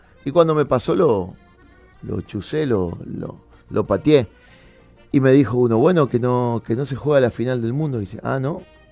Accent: Buenos Aires, Argentina; Imagínense que los porteños somos casi europeos. Yo soy hijo de 2 europeos. Soy la primera generación de argentino de mi familia.

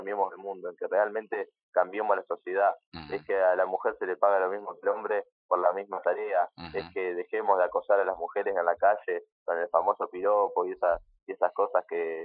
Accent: Concepción del Uruguay, Entre Ríos, Argentina; todos los que somos de Concepción nos trasladamos para allá para ayudar

